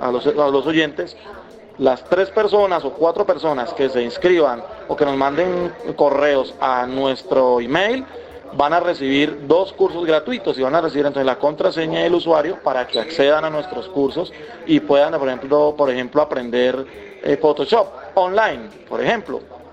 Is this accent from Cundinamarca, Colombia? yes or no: no; Cali, Valle del Cauca, Colombia; para el Valle del Cauca, vengo de Cali, hago los contenidos para la gente del Valle del Cauca